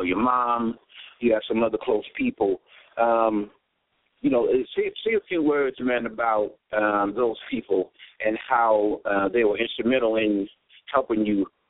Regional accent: Spring Valley, New York, United States; Again, as you know, I'm from New York as well. Me and George Cash actually grew up in Spring Valley, New York, known each other since elementary school

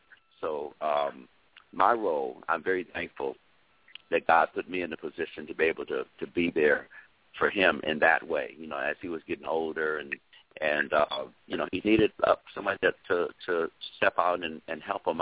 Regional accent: Inkster, Michigan, United States; growing up in Inkster, Michigan, in a suburb of Detroit, you know, I want to say hello to all my Inkster people out there, Robichaud High School, where I went to high school. Growing up in Inkster

